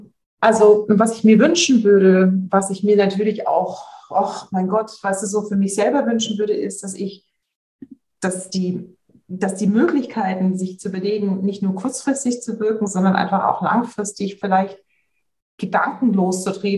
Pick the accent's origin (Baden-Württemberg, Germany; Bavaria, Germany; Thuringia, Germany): Baden-Württemberg, Germany; in Hintertupfingen, wie ich jetzt als Schwäbin sagen würde